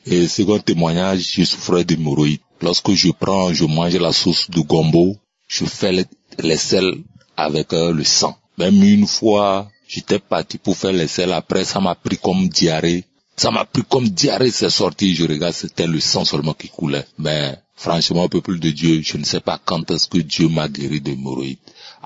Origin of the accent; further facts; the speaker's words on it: Togo; now in Accra, Ghana; je suis Togolais et je réside à Accra, une ville du Togo.